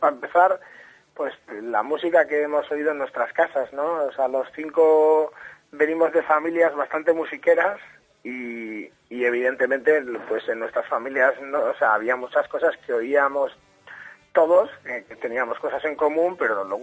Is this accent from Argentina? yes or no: no; Bilbao, Basque Country, Spain; En Bilbao … éramos amigos antes de formar el grupo.